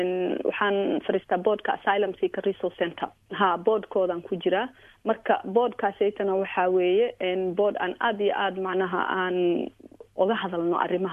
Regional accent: Kenya; also born or lived in Uganda; anigu waxaan ku koray kenya waxaan soo maray waddan maxaa la dhahaa carbeed hadda ka hor waxaan degnay uganda

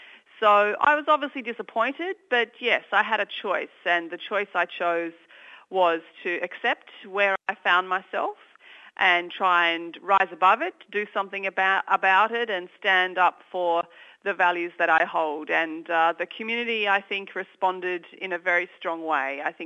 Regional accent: Tasmania, Australia; in representing my home state here in Tasmania as well

